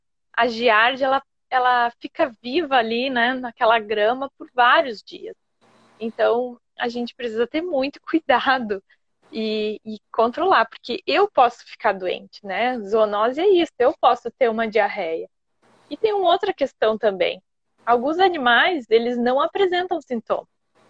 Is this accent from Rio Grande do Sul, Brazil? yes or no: yes; Viamão, Rio Grande do Sul, Brazil; Eu cresci por muito tempo em Viamão.